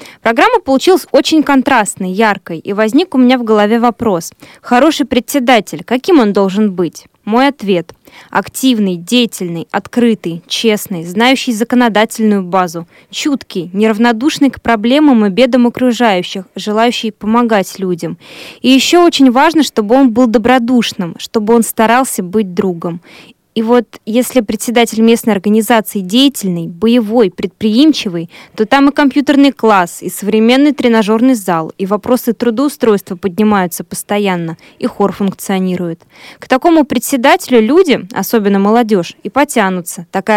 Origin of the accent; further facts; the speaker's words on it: Kaluga, Kaluga Oblast, Russia; а это мой родной край, живу я в Калуге